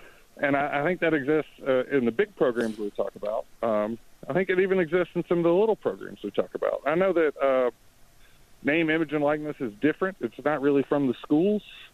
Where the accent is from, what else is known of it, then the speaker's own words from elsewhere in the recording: Birmingham, Alabama, United States; Hey, I grew up in Birmingham. I've been listening to your show since you've been down here.